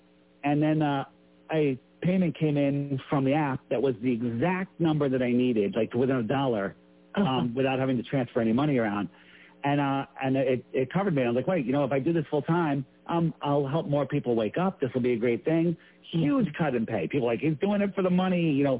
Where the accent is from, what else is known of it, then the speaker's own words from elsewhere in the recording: Connecticut, United States; You know, I grew up in the East Coast in Fairfield County. You know, I live in this bubble.